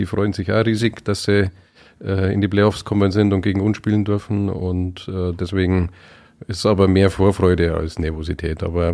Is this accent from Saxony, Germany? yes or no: no; Munich, Bavaria, Germany; born there; Ja, bin gebürtiger Münchner, wenn man vielleicht immer noch ein bisschen hört, kein eingeborener Oberpfälzer.